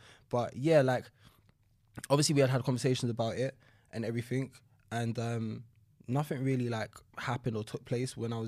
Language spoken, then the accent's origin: English; London, United Kingdom; Northeast London, so like the Chingford, Walthamstow area.